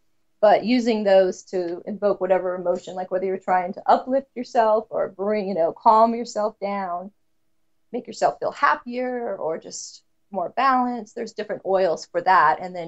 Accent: Louisiana, United States; Yeah, maybe it's a Southern thing, you know, because I grew up in Louisiana, but we always had tons of cloves.

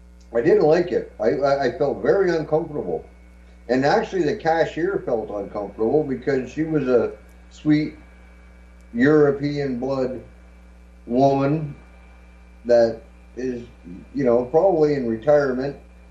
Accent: Canada; I'm Canadian. I speak English. And this is my country

